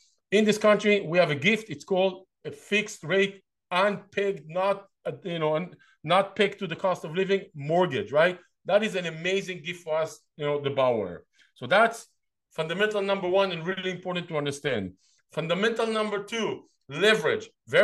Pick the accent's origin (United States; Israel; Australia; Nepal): Israel; English is a second language; moved away; Obviously, you know by now, I grew up in Israel. I'm a foreigner to this country. I've been here for 20 years, but I'm still a foreigner.